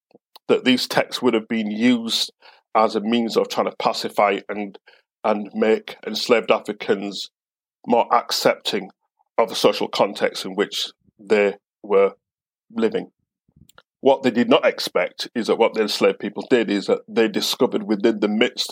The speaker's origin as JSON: {"language": "English", "town": "Bradford", "region": "Yorkshire and the Humber", "country": "United Kingdom", "tie": "born or raised there", "said": "my parents come from the island, as I said, come from the island of Jamaica. And therefore, as someone who's born and brought up in Bradford, West Yorkshire, I'm a child of migrants."}